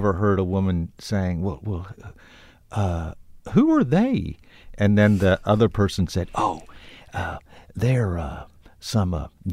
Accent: Tulsa, Oklahoma, United States; And I have to say that growing up in Tulsa

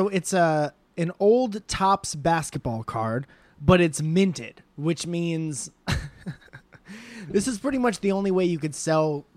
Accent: Connecticut, United States; He made his home in Hartford, Connecticut. Okay, that's where he's from. That's my home state.

